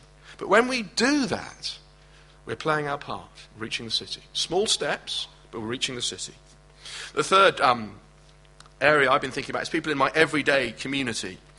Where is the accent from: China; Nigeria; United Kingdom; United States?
United Kingdom; You know, we're British, I don't want to interfere.